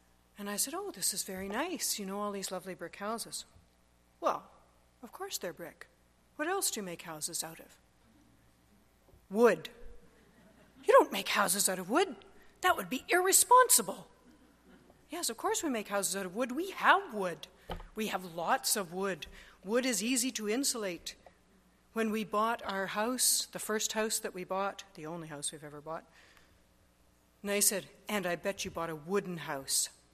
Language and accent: English; Winnipeg, Manitoba, Canada; I grew up in Winnipeg. I know about dry snow.